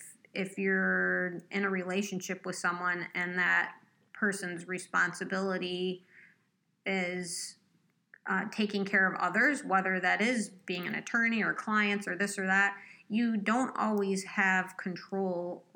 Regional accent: Michigan, United States; now in New York, United States; I was moving from Michigan to New York. So that was a big move.

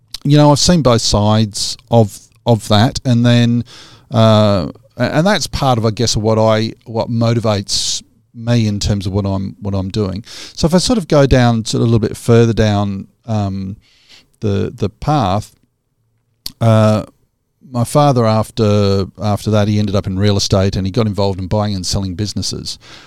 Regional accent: Donnybrook, Western Australia, Australia; I grew up in Donnybrook, which is just an awesome, awesome part of the world.

